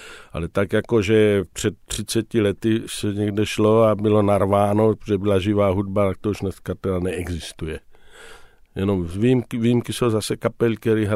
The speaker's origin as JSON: {"language": "Czech", "town": "Brno", "region": "South Moravian Region", "country": "Czechia", "moved": "yes", "said": "když jsme Brňáci spolu mluvili"}